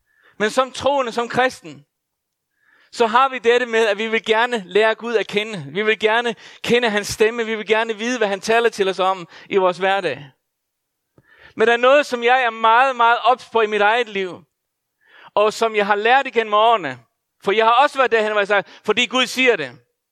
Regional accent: Faroe Islands; Jeg er født og opvokset på Færøerne

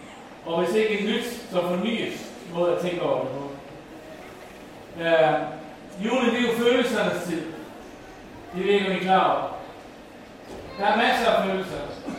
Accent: Faroe Islands; Jeg er færing, hvis I ved det.

